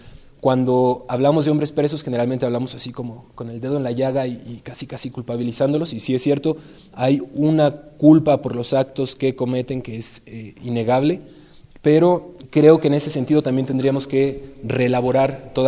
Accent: Mexico; a nosotros como mexicanos nos hace mucho ruido

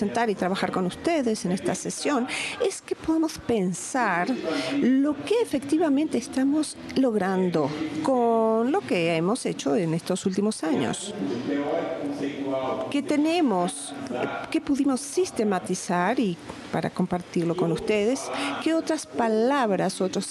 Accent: Recife, Pernambuco, Brazil; Spanish is a second language; vengo de Brasil, como bien saben, de la ciudad del estado de... Aquí está Pernambuco, Recife, cerquita del Océano Atlántico, aquí en la punta. Recife es una ciudad, brigada, una ciudad muy bonita, con muchísimas playas, con mucho sol

